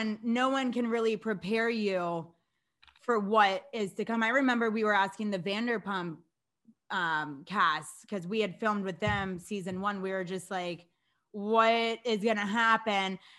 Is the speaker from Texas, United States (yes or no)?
no; Florida, United States; like I grew up in Florida, so I'm not, you know, very experienced in the sports that require me to attach something to my feet.